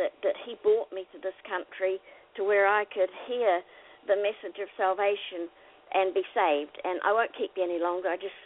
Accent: New Zealand; I was raised up in New Zealand, and they live under socialized medicine there

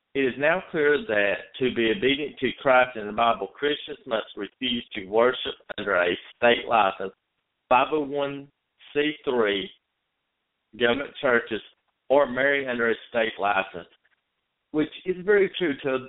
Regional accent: North Carolina, United States; But my home state of North Carolina has made common law marriage illegal.

